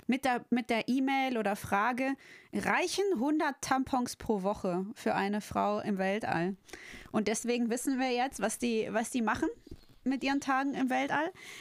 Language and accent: German; Dortmund, North Rhine-Westphalia, Germany; Ich komme ja aus dem Ruhrpott, aus Dortmund. Und als wir klein waren, haben wir in einer... an einer also nicht so einem schönen Viertel gewohnt, in einer Hochhaussiedlung.